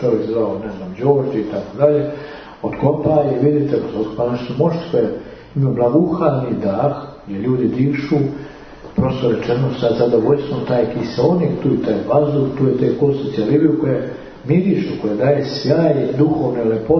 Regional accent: Serbia; mi smo brate iz Srbije. One države tamo na Balkanu u kojoj živi zakon i pravda.

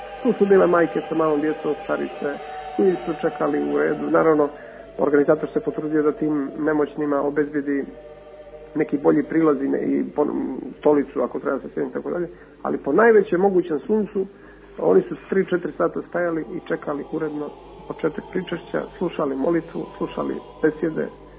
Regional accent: Montenegro; visoko prosvećeni mitropoliti i moja malenkost, mi smo bili iz Crne Gore

